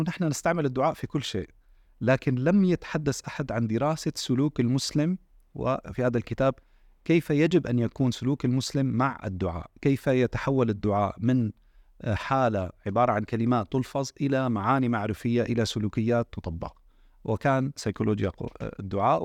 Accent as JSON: {"language": "Arabic", "country": "Syria", "said": "نستعنت بالتجارب اللي مرينا فيها كسوريين والدعم النفسي اللي مرينا فيه مع أخواننا السوريين بالفترة الماضية"}